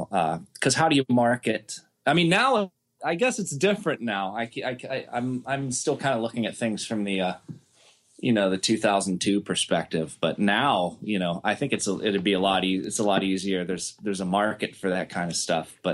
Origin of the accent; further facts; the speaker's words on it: Pittsburgh, Pennsylvania, United States; You know, we growing up in Pittsburgh, we didn't quite get as many of the shows there